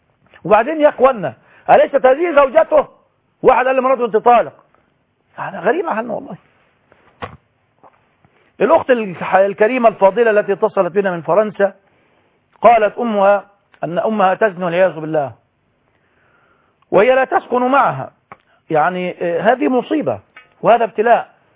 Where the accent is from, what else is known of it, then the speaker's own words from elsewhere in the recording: Egypt; عقد عليها كاتب كتابه بالمعنى العام عندنا في مصر